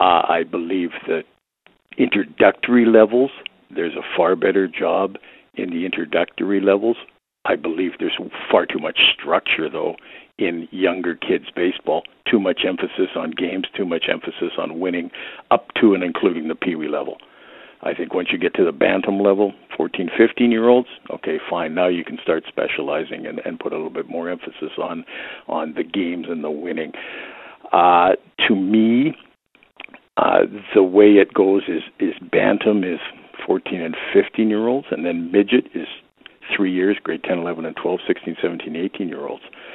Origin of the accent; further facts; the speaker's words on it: Victoria, British Columbia, Canada; I grew up in Victoria.